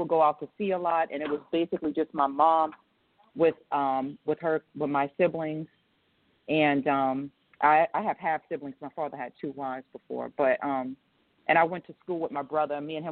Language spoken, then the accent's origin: English; Brooklyn, New York, United States; I grew up in Brownsville, Brooklyn, New York, initially.